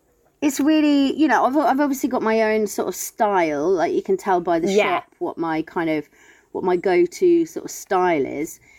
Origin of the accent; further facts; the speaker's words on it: London, United Kingdom; And we were living in Hackney in a pub. And I grew up in London.